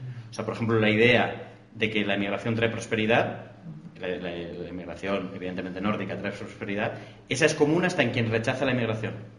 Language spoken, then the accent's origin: Spanish; Peru; Lo que pasa es que yo, como peruano, renuncio a la prosperidad a cambio de la integridad religiosa o de la unidad religiosa del país.